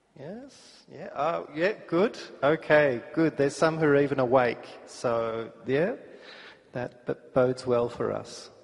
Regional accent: Australia; and I'm from Australia

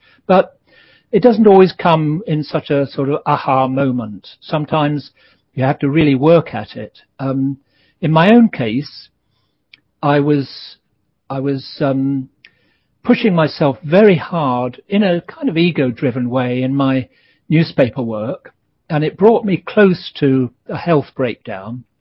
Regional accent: England, United Kingdom; I'm male, I'm English, I'm a journalist, I'm a family man.

